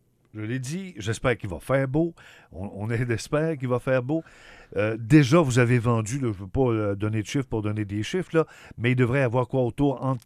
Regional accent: Trois-Rivières, Quebec, Canada; Ceux que vous faites venir chez nous à Trois-Rivières, dans l'industrie, sont de véritables vedettes, là.

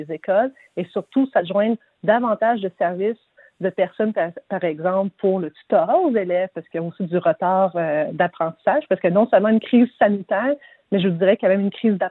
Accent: Quebec, Canada; sauf chez nous, au Québec

